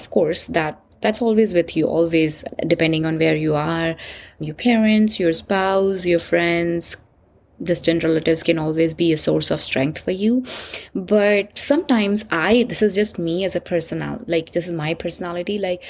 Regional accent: India; moved away as an adult; I was born and raised in India.

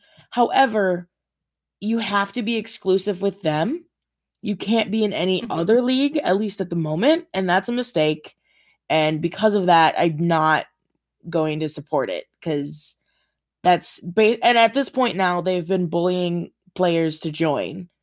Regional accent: Minnesota, United States; Maybe it's because we come from Minnesota, but like, what good is that?

